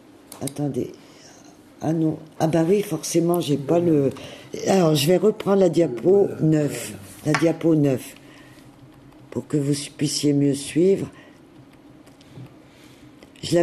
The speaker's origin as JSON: {"language": "French", "region": "Hauts-de-France", "country": "France", "said": "moi, je suis issue de la région du Nord."}